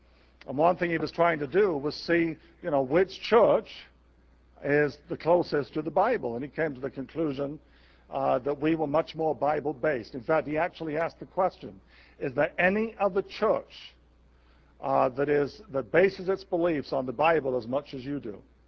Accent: England, United Kingdom

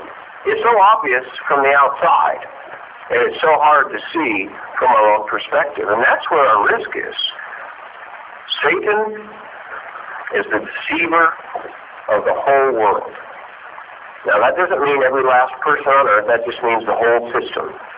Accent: Oregon, United States; now in Kennewick, United States; And I grew up in Oregon, and there was fog all over the place.

